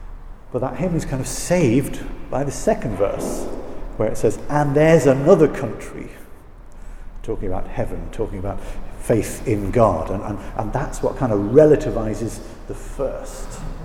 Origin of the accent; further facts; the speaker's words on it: Scotland, United Kingdom; accent: Scottish; my accent kind of comes back, and a little bit of bagpipes and a view of the lochs and the glens, and you know, I feel it in here, and I suddenly become Scottish again.